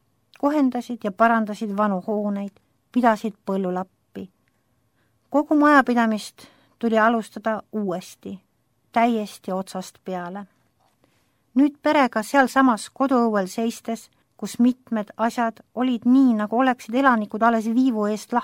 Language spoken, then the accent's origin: Estonian; Haapsalu, Lääne County, Estonia; Teiseks esinemiskohaks kavandasime minu kodulinna, Haapsalu, palvela.